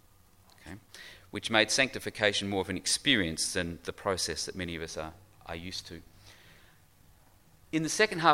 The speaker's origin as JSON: {"language": "English", "region": "Kansas", "country": "United States", "tie": "born or raised there", "said": "So I grew up in Kansas, had a background in Methodism."}